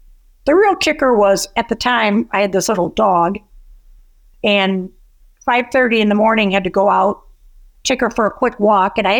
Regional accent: Omaha, Nebraska, United States; I'm from Omaha, but I know of that mayor, but I don't know any details.

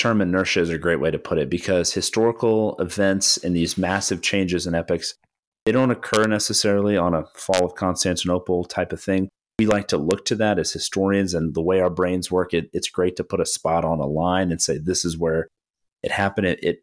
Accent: United States; because most of our listeners are American and we are American

